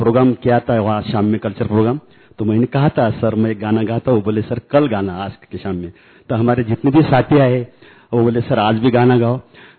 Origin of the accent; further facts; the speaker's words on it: Shegaon, Maharashtra, India; मैं सेगा महाराष्ट्र से आया हूँ, श्री संत गजानन महाराज नगरी वहां से।